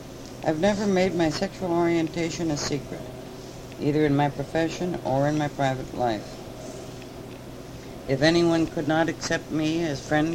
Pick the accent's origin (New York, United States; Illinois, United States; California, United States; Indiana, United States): Illinois, United States; Chicago; born there; I was born in 1922 in Chicago, Illinois, of what would now be called middle-class parentage.